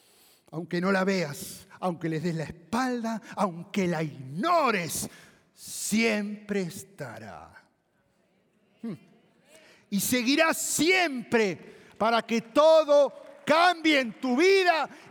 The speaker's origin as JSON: {"language": "Spanish", "country": "Argentina", "said": "Vuelvo a migración. Nacionalidad, argentino. Hijo, porque es lo que soy."}